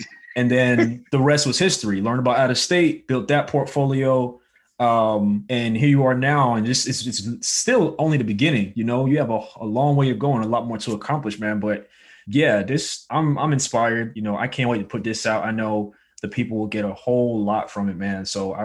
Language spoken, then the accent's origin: English; Brooklyn, New York, United States; I'm biased, obviously, because I'm from Brooklyn